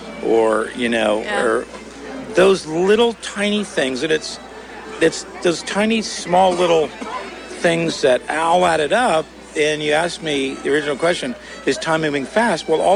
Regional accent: San Francisco, California, United States; And I grew up in San Francisco, and we didn't go on vacations. We were park kids.

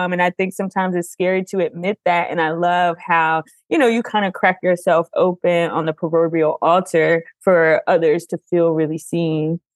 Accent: Philadelphia, Pennsylvania, United States; I'm from Philly. I'm from an urban city, you know

